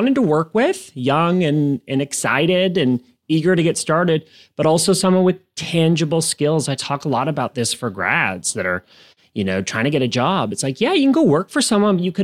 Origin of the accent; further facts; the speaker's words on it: Canada; I am originally from Canada. I studied in the U.S. at Full Sail University for my master's degree.